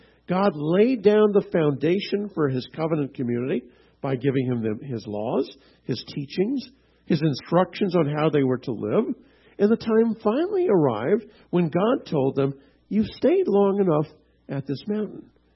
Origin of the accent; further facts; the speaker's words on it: Canada; I'm Canadian and we're big rivals.